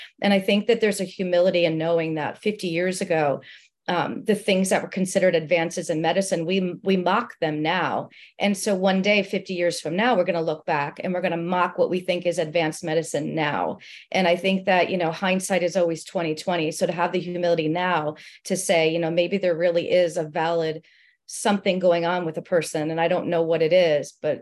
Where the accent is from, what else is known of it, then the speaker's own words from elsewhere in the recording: New York, United States; now in US South; I came from New York, I moved to the South